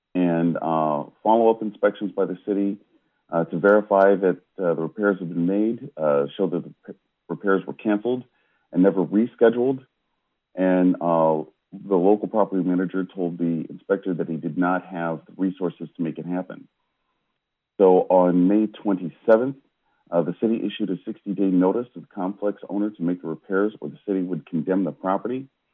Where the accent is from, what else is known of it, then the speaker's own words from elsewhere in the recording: Davenport, Iowa, United States; a very serious situation that is going on in my hometown of Davenport, Iowa.